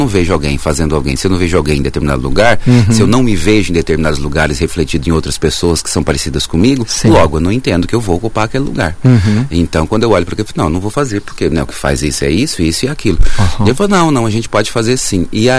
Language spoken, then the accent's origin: Portuguese; Camapuã, Mato Grosso do Sul, Brazil; born there; Eu nasci em Camapuã, interessa o ano.